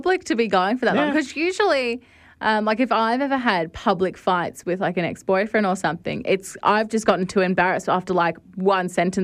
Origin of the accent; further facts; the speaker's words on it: Australia; I don't know if this was just because of how I was raised or in Australia or whatever